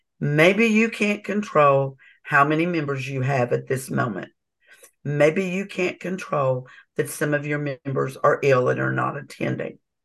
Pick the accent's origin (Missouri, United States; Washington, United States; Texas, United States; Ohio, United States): Texas, United States; I'm from Texas, and I am the other Southwest region rep for this committee.